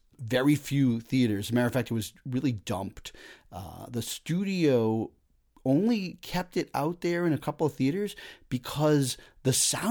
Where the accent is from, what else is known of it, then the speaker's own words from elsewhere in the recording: Boston, Massachusetts, United States; and I grew up in the Boston area, so we had access to a lot of films a lot of other people didn't have.